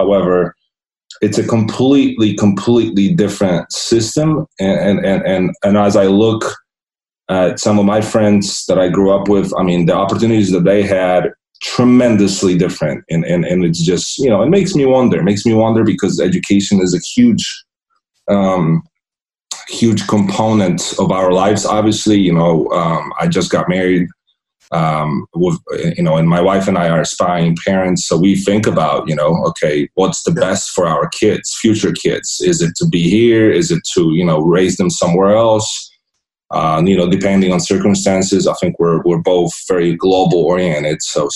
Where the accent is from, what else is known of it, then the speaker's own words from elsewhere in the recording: Poland; So growing up in Poland, obviously, like I was telling you, public education system